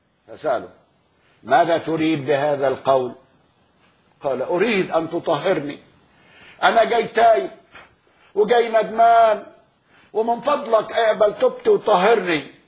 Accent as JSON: {"language": "Arabic", "country": "Egypt", "said": "أنا ما تعنيش عندي حاجة لأن مصري"}